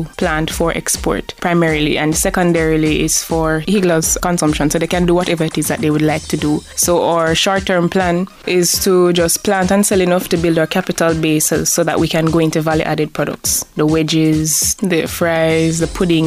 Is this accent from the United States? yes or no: no; Portland Parish, Jamaica; I'm from Portland, so my farming plot is in Portland. I have 1 acre in Portland